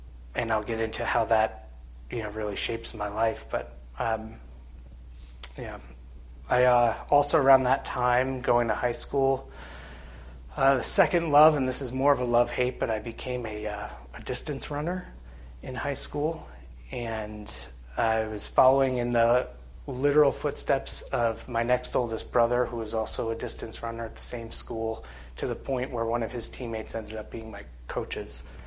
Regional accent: Long Island, New York, United States; So as many of you know, I'm not from here. I grew up on Long Island, New York, a land of bagels and pizza and lots of stereotypes that are mostly true about Long Island, New York, but also a beautiful place.

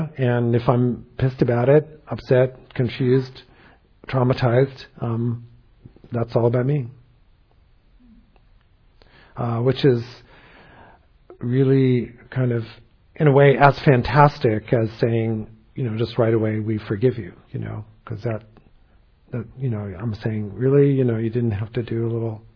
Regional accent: New York, United States; I grew up in New York and knew families and knew people with tattoos on their arms, and people from New York would know what that means.

